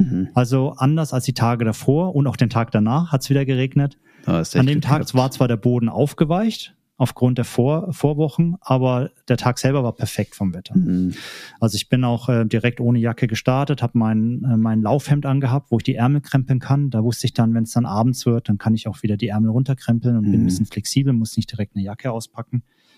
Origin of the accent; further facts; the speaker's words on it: Erlangen, Bavaria, Germany; Beziehungsweise in meiner Heimat in Erlangen in der Bergkirchweih